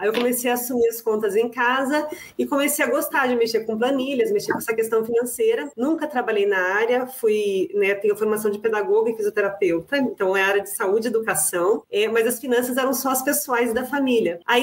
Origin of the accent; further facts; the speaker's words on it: Brazil; moved away as an adult; Então, sou brasileira, vim para cá faz um ano e meio apenas, bem no comecinho da pandemia.